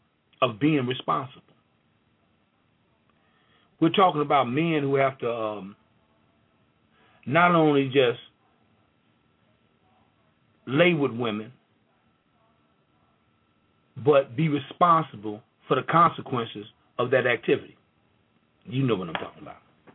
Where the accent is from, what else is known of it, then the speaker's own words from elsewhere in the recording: Mississippi, United States; I come from Mississippi. I come from a line of men